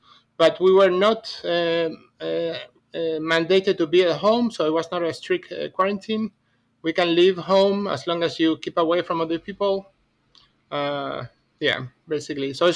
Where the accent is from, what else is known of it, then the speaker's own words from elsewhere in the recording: Ecuador; English is a second language; also born or lived in Buenos Aires, Argentina / United States; now in Reykjavik, Iceland; So I'm originally from Capital Federal, from Buenos Aires, although I live... I basically grew up in Ecuador, and then I also live many years in the U.S.